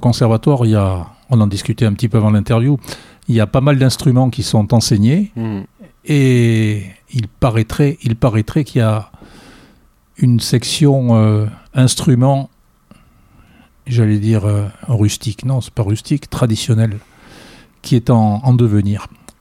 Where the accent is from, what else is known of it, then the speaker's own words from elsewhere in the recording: Nouvelle-Aquitaine, France; moi, je suis du Sud des Landes